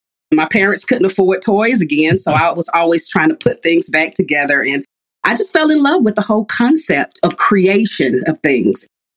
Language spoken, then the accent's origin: English; Chattanooga, Tennessee, United States; We are from Chattanooga, Tennessee. I was born and bred here in the Deep South.